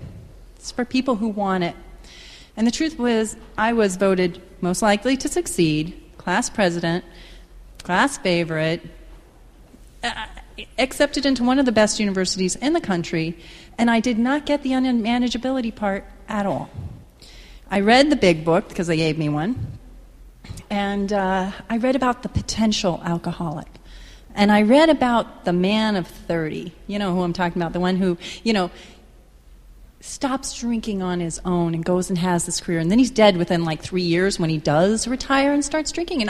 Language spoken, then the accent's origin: English; Texas, United States; I grew up in Texas, right on the water, banana trees in the backyard, palm trees in the front yard